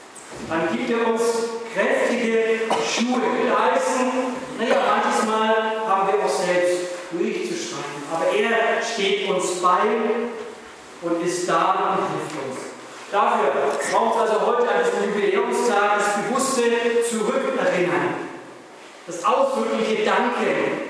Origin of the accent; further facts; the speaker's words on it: Germany; Da bin ich auch in Österreich ja schon ein bisschen. Ne? Wenn man hierher kommt als Deutscher, man sieht die großen, schönen Berge.